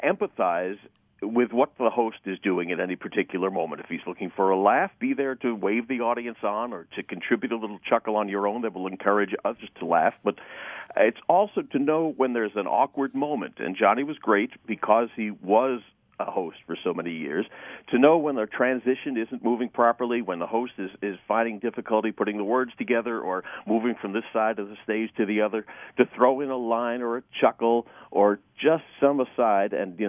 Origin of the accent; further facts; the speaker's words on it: New York, United States; What really ignited it for me was growing up in New York and having the opportunity to watch television shows tape.